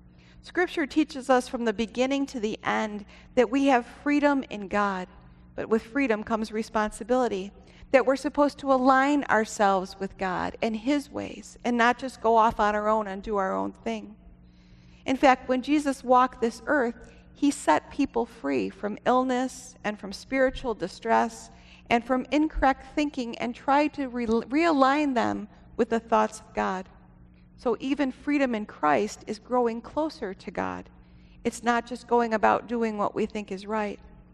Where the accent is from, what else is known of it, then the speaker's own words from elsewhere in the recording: United States; I'm proud to stand up here as an American.